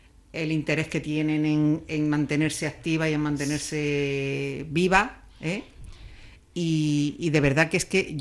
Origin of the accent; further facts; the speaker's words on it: Andalusia, Spain; somos muy españolas, muy andaluza.